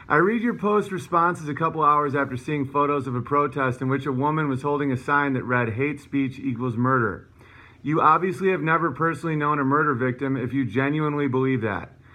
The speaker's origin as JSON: {"language": "English", "country": "United States", "said": "the reason I think the way I think isn't because I'm white, or because I'm a male, or because I'm American."}